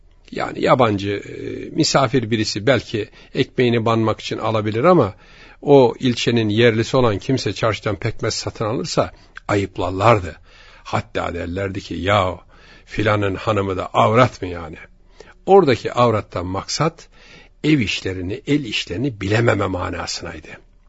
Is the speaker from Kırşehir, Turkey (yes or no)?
yes; Kırşehir, Turkey; Efendim bendeniz Kırşehirliyim. Kırşehir'in bir ilçesinden.